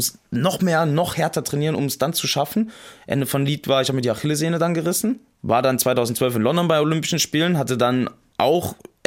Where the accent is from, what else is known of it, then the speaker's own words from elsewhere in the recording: Hesse, Germany; also born or lived in Rhineland; Ja, da bin ich groß geworden. Ich bin zwar gebürtig aus dem Rheinland, aber ich bin in Hessen groß geworden.